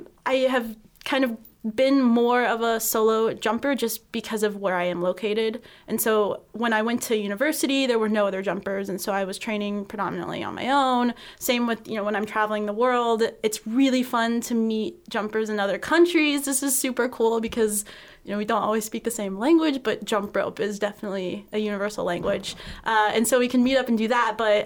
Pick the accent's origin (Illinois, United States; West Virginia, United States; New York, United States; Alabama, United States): West Virginia, United States; So I was really lucky that there was a jump rope team where I grew up in West Virginia.